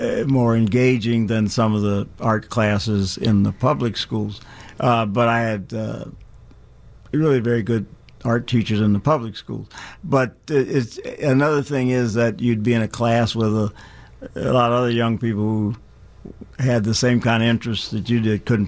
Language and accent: English; Chicago, Illinois, United States; I grew up in Chicago, Woodlawn, Englewood.